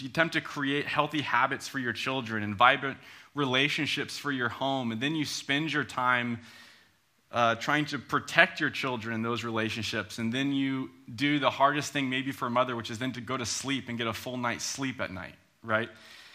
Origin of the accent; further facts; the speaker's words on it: United States; now in Edinburgh, United Kingdom; As you might be able to tell, I'm from the States. My wife is from the States as well. We've lived here for just over a year now.